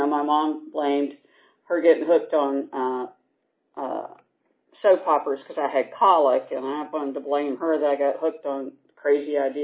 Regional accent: Stone Mountain, Georgia, United States; I grew up out in Stone Mountain on the Gwinnett County side, and very rural back then in the early 60s.

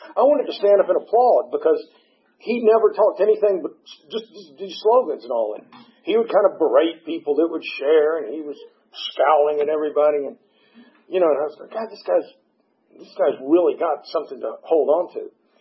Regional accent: Atlanta, Georgia, United States; born there; But I was born in Atlanta, and I had a good upbringing.

